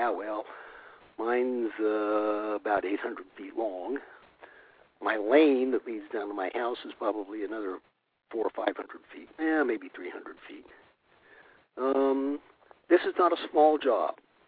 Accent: Hayfork, California, United States; right here in my hometown of Hayfork, 1,800 people, little village, we aren't incorporated, no incorporated cities in my county.

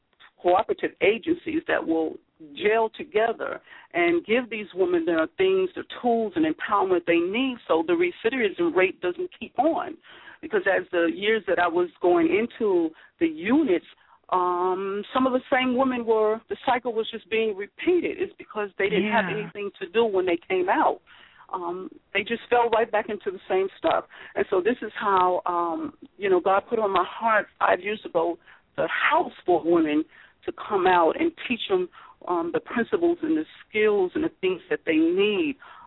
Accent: Bronx, New York, United States; now in Virginia, United States; I hail from New York, Bronx, New York. Prior military, wind up here in Virginia after getting out for service.

